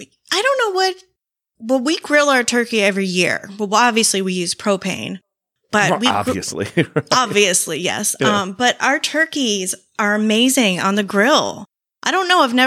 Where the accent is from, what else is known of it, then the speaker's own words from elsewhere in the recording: Florida, United States; Florida native.